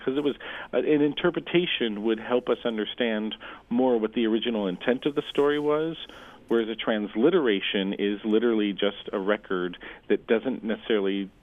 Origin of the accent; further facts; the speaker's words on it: Anchorage, Alaska, United States; I was born in Bethel, and then when I was 5 days old, I was adopted by a non-Native family in Anchorage and grew up in Anchorage.